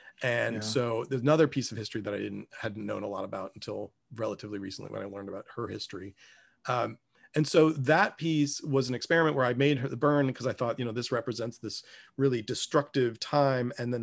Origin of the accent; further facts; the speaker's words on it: Richmond, Virginia, United States; And I grew up in Virginia. You know, so I grew up in the South. I grew up in Richmond, which is where I live now, which was the capital of the Confederacy.